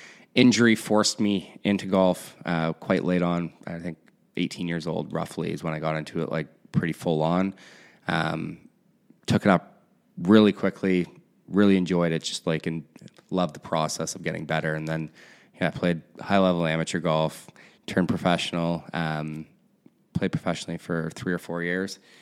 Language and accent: English; Ontario, Canada; I grew up in Canada, just north of Toronto, just a little town.